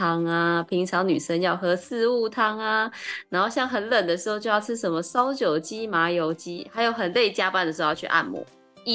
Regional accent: Taichung, Taiwan; 就你知道我是台中人嘛

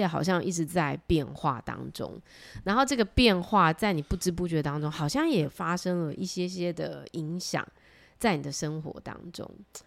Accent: Taiwan; 就是身为台湾人，我们到底什么时候会觉醒，知道我们是台湾人，

